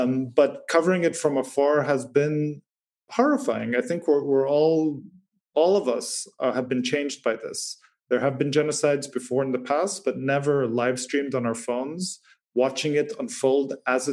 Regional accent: Lebanon; And actually growing up in Lebanon, you're very much dependent because the state is very weak

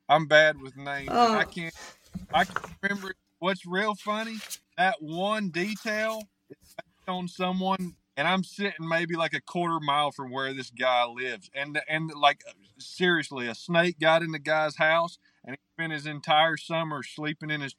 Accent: the South, United States; I'd been born on third base by being a Southerner as far as writing goes.

